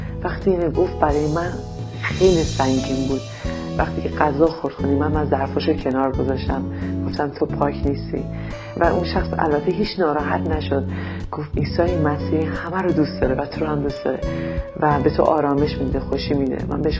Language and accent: Persian; Iran; من از یه خانواده مذهبی خیلی شدیدی هستم توی ایران و توی این خانواده بزرگ شدم